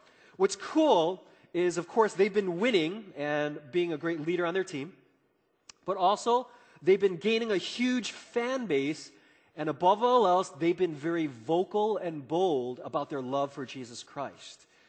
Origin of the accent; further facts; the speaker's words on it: Chicago, Illinois, United States; growing up in Chicago, you know, I'm watching the Chicago Bulls and stuff